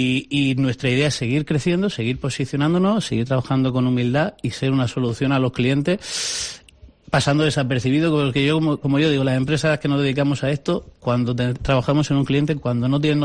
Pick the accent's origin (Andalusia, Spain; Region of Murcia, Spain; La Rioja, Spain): La Rioja, Spain; Y soy riojano también. A partes iguales.